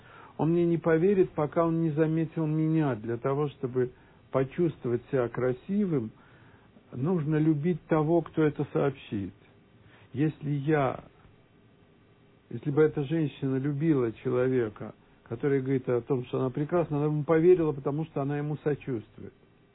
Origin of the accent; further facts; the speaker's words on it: Samara, Samara Oblast, Russia; мы из Самары, мы здесь вдвоем